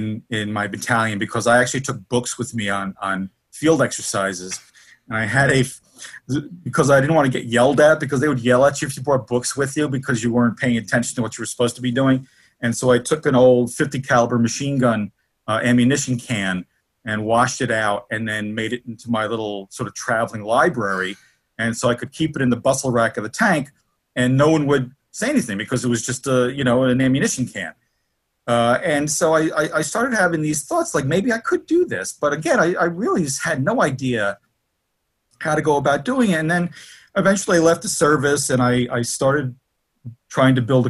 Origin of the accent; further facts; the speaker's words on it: Newark, New Jersey, United States; also born or lived in Kearny; I grew up in Newark, New Jersey, in a neighborhood called the Ironbound. And then in 68, after the riots, we moved across the river to Kearney.